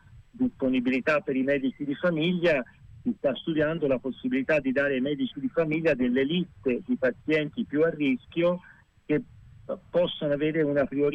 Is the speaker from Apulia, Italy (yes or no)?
no; Tuscany, Italy; come toscani dobbiamo essere orgogliosi, perché siamo l'unica regione in cui la politica ha dato un segnale forte in questo senso.